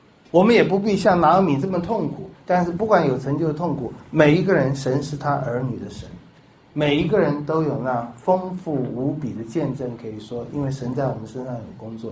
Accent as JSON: {"language": "Chinese", "country": "China", "said": "就是用我们中国人话讲，哇，这不是甜姐儿吗？"}